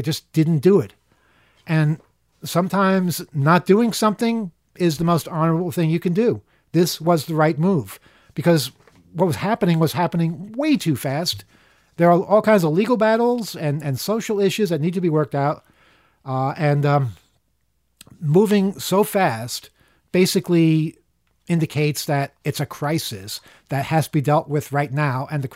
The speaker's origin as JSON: {"language": "English", "town": "Long Island", "region": "New York", "country": "United States", "tie": "born or raised there", "said": "I never even saw a deer when I was a kid, and I grew up on Long Island."}